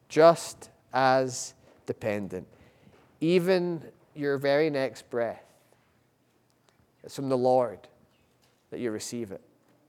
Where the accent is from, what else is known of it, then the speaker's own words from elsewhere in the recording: Scotland, United Kingdom; when I was growing up in Scotland.